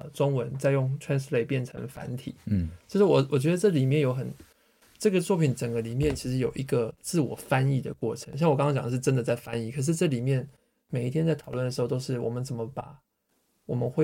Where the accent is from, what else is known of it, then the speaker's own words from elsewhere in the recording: Singapore; also born or lived in Hong Kong; 有没有更简单的就是说我就是新加坡人然后我在香港出生，这样 OK 吗？